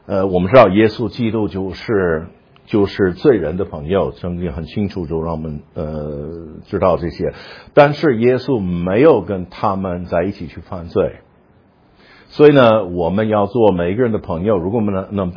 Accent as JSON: {"language": "Chinese", "country": "United States", "said": "我们是美国人，我们碰到一个英国的人"}